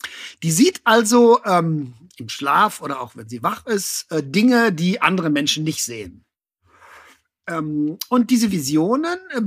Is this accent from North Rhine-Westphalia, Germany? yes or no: yes; North Rhine-Westphalia, Germany; Du bist ja nicht aus Westfalen, ich bin aus Westfalen.